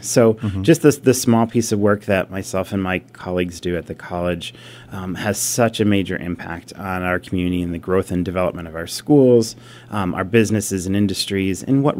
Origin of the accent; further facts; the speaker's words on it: Adams, Massachusetts, United States; I'm originally from Adams, grew up in the area, and did a lot of the similar things that Berkshire County students do and went away